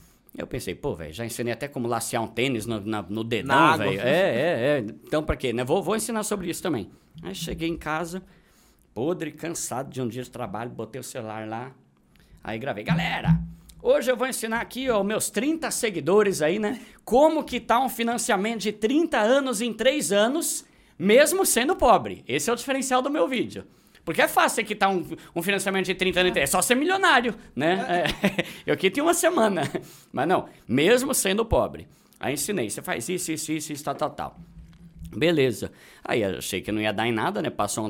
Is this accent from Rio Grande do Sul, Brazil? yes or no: no; São Paulo, Brazil; Eu sou de São Paulo.